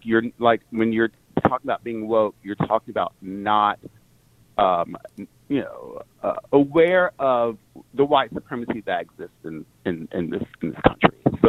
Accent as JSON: {"language": "English", "region": "the South", "country": "United States", "lives_now": "Brooklyn, United States", "said": "I'm from the South originally. I live in Brooklyn now."}